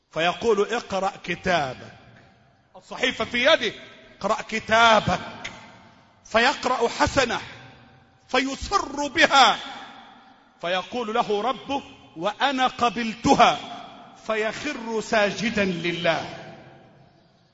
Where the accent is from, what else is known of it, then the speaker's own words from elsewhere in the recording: Egypt; اللهم احفظ بلدنا مصر